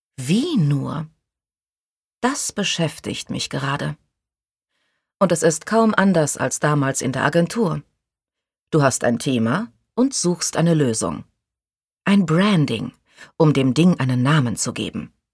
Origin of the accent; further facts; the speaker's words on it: Stuttgart, Baden-Württemberg, Germany; Heim nach Stuttgart, wo ich aufgewachsen bin